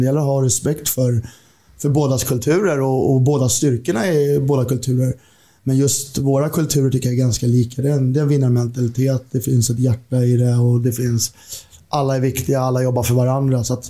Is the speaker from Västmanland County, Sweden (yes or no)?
no; Sätra, Stockholm County, Sweden; jag är uppväxt, kom från Sätra från början i en hockeyfamilj.